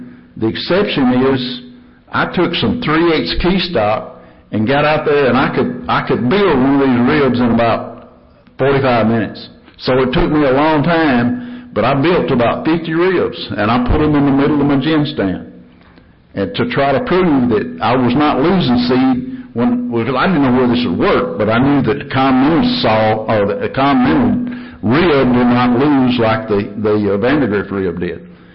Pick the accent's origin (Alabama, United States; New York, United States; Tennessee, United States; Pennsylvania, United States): Tennessee, United States; and I'm from West Tennessee